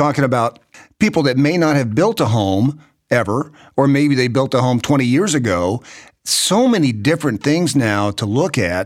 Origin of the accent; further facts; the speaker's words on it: Knoxville, Tennessee, United States; I grew up in Knoxville, Tennessee.